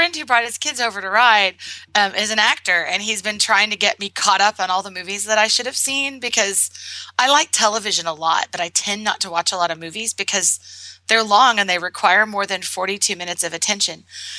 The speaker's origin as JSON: {"language": "English", "town": "Arlington", "region": "Texas", "country": "United States", "said": "from Arlington, Texas."}